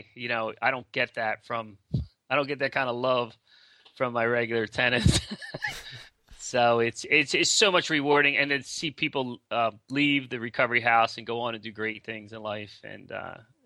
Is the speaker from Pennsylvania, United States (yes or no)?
yes; Philadelphia, Pennsylvania, United States; you know, I'm from Philly, right?